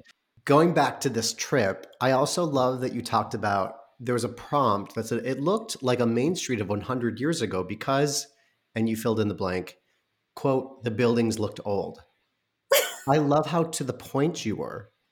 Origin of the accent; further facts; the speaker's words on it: Michigan, United States; born there; I was born in Michigan, but my dad is from LA and we have a lot of family in LA.